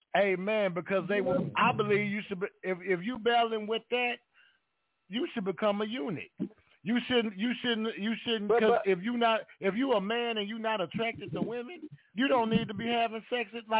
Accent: Houston, Texas, United States; now in Arlington, United States; I live in Arlington, but I'm from Houston.

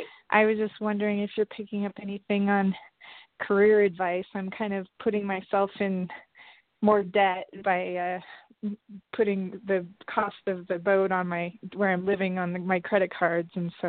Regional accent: Montana, United States; I'm from Montana, but the area code is not Shasta.

